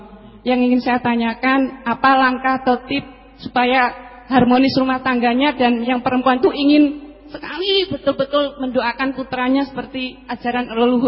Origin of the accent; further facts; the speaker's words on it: Lampung, Indonesia; born there; now in Surakarta, Indonesia; Saya asli kelahiran dari Lampung, Sumatera, tapi saya dengan suami alhamdulillah di sini ngontrak di Pasar Nusukan.